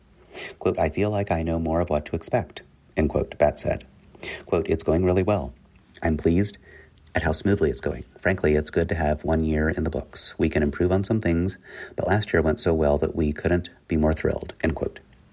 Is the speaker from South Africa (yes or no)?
no; Philippines; now in Odessa, United States; I grew up in the Philippines and now residing in Odessa with my husband and 3-year-old kid and my mom.